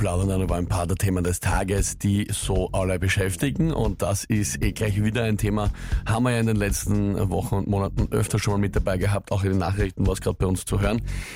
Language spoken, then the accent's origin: German; Austria; bei uns in Österreich